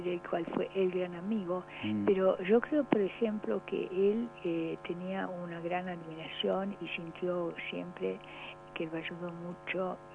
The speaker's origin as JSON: {"language": "Spanish", "country": "Japan", "said": "Yo soy japonesa, ¿verdad? Entonces, en el Japón no hay hipocresía."}